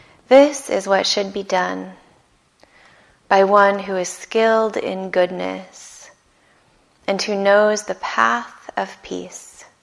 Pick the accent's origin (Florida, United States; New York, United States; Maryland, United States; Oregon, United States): Oregon, United States; Ashland; I come from Southern Oregon, which is the land of the Latgawa people, a small town called Ashland.